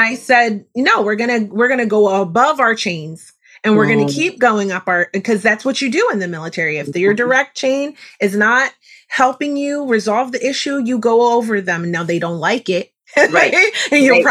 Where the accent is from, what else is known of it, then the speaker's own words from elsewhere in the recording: Philadelphia, Pennsylvania, United States; I don't know if it's from, I'm from West Philly, you know